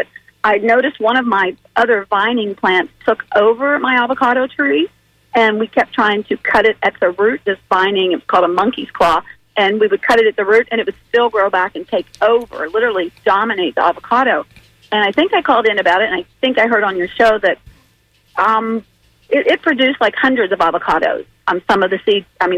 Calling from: Sarasota, Florida, United States; Sarasota.

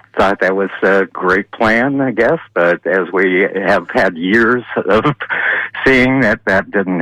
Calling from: Largo, Florida, United States; Yeah, this is … from Largo.

